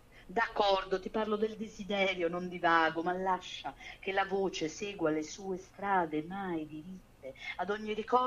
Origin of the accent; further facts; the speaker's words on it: Emilia-Romagna, Italy; born there; also born or lived in Cerveteri; now in Rome, Italy; non mi sento laziale, anche se sono a Roma e sono nata sull'Appennino emiliano, ma sono stata appunto a Marzapotto, non posso dire di essere un poeta emiliano